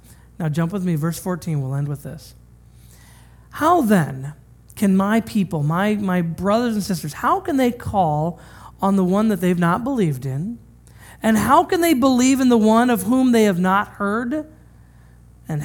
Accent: Washington, United States; now in Ohio, United States; I grew up in Washington State and went out to college in Pennsylvania and then went to grad school in Michigan and then ended up here in Ohio at Friends Church.

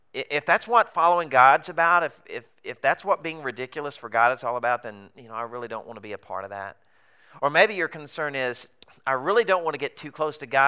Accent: Arkansas, United States; I grew up in Arkansas. If you figured out that I've got an accent, you're the one with the accent. I'm normal.

